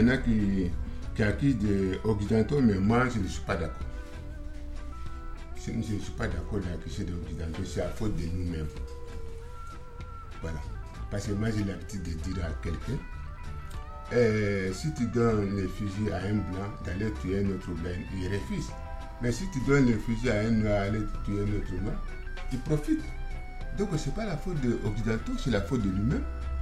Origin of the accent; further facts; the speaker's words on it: Mali; je suis malien. Bon, moi je ne vote pas dans mon pays.